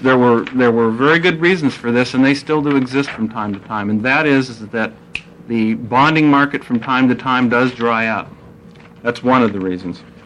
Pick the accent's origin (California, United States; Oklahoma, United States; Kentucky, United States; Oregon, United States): Oregon, United States; I was born in Oregon and been a resident of Oregon all my life.